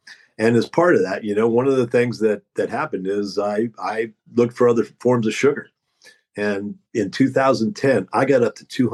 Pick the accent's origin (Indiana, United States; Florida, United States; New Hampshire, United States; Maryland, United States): Florida, United States; Gainesville; I'm a Florida boy, and we were just talking about that. I come from Gainesville, Florida, originally.